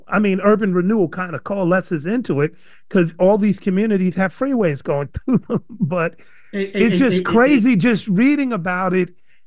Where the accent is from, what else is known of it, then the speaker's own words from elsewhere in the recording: New York City, New York, United States; That's how I grew up in the Bronx